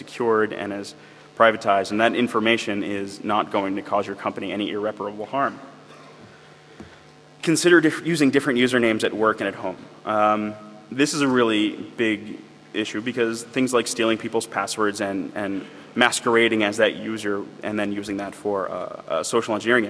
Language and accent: English; United States; I guess you can tell I'm from America.